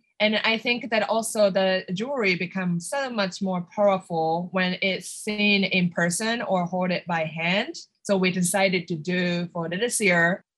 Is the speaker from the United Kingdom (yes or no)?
no; Japan; English is a second language; moved away as an adult; now in United States; But my passion of the jewelry making and metalsmithing started when I came from Japan to the United States as an international student.